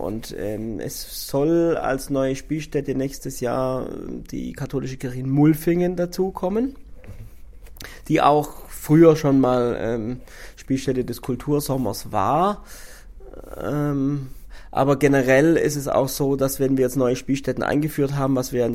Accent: Fichtenau, Baden-Württemberg, Germany; aus meiner Heimat, bis nach Fichtenau, also bis zur fränkischen Grenze, was ja der Altkreis Crailsheim ist und somit auch zu Hohenlohe gehört

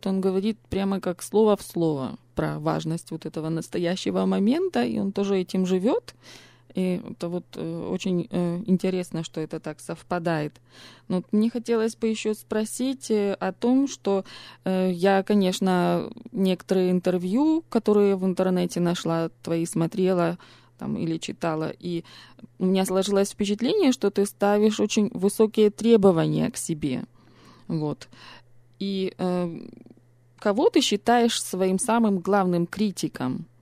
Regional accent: Chernihiv, Chernihiv Oblast, Ukraine; так как я из Чернигова, для меня вот степи и широкие просторы, горизонт, который можно видеть, это, конечно, для меня все символизирует что-то родное

